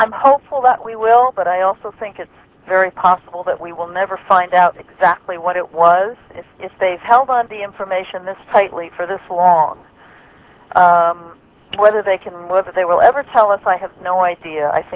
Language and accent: English; New York, United States; but I'm from New York, I grew up here, lots of family here, and I feel very at home in New York.